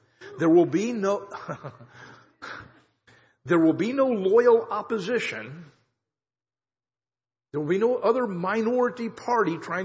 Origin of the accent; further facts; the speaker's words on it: Kansas, United States; Can any good thing come out of Wyandotte County? Or Cass County or wherever. That's where I'm from. I grew up in Wyandotte County.